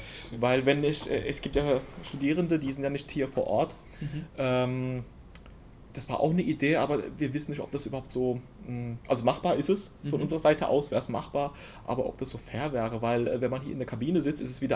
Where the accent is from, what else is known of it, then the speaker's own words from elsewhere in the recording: Germersheim, Rhineland-Palatinate, Germany; born there; also ich bin in Germersheim geboren